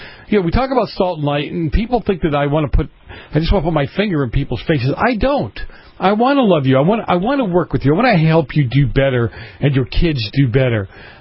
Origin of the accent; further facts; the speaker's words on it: Boston, Massachusetts, United States; I grew up in Boston. I grew up in a tight-knit community, an Italian community.